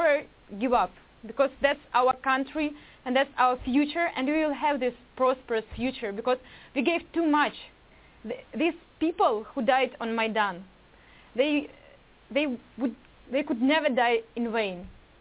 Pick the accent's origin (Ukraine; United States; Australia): Ukraine; Kyiv; English is a second language; I am from Kyiv, where most of the people are speaking Russian. We are a bilingual society. We speak two languages without any problems